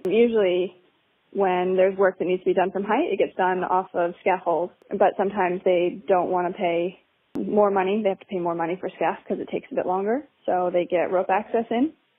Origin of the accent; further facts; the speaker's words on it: United States; moved away as an adult; I came here from America 5 years ago, just over 5 years ago